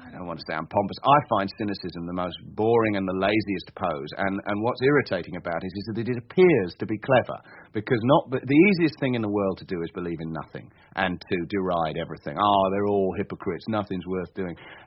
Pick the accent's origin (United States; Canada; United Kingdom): United Kingdom; London; born there; also born or lived in Germany; But my accent is entirely real. I was, and why wouldn't it be? I was born in southeast London.